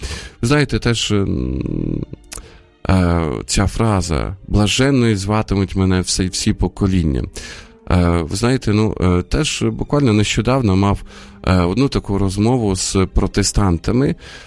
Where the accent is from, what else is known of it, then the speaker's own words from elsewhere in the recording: Sumy, Sumy Oblast, Ukraine; now in Kyiv, Ukraine; виїхати з Києва, поїхати до Сум, до мого рідного міста